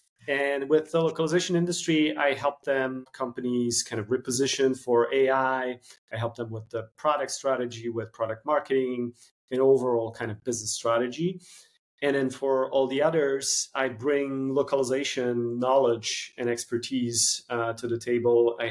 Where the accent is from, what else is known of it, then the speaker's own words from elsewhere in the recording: Poland; first language Polish; English is a second language; Obviously, a bit of Italian, a bit of French, English, Polish, which is my native language. So few languages.